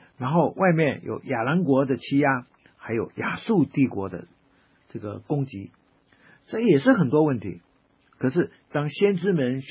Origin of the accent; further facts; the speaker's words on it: China; 那我们中国人就称之为好像天狗啊，天狗把太阳吃掉了。